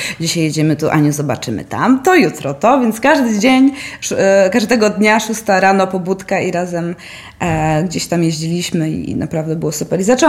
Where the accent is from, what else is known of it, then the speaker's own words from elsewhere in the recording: Wrocław, Lower Silesian Voivodeship, Poland; mieszkam tutaj od urodzenia i tylu rzeczy nie wiem, więc też się do tego zabiorę i będę chciała faktycznie z przewodnikiem trochę Wrocław pozwiedzać.